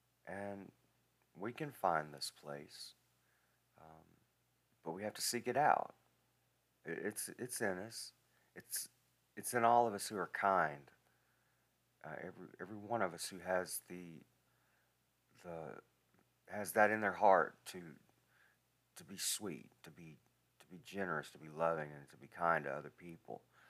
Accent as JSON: {"language": "English", "region": "Alabama", "country": "United States", "accent": "Southern drawl", "said": "Evidently, I've got a Southern draw, an Alabama draw that I can't shake."}